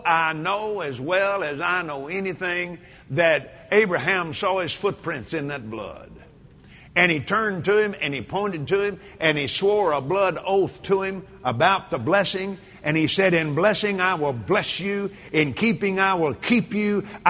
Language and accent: English; Texas, United States; I was raised in West Texas.